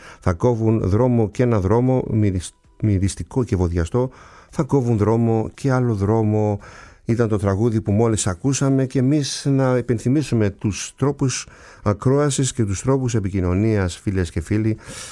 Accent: Kasos, South Aegean, Greece; από το νησί μου την Κάσο

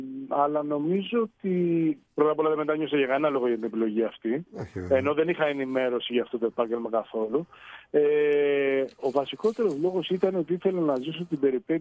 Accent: Athens, Attica, Greece; also born or lived in Crete; Μεγάλωσα στην Αθήνα βασικά όμως.

